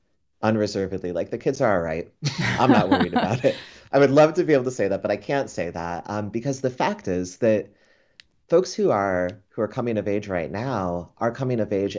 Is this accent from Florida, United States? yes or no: yes; Florida, United States; I grew up in South Florida, and coming of age in the 80s, it was the immediate aftermath of … anti-gay campaign that began in Miami